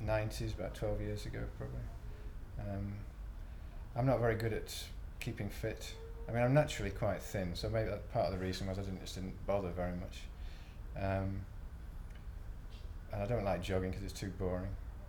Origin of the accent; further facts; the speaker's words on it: North West England, United Kingdom; now in Birmingham, United Kingdom; I'm 43, and I live in Birmingham. I'm from Cheshire originally.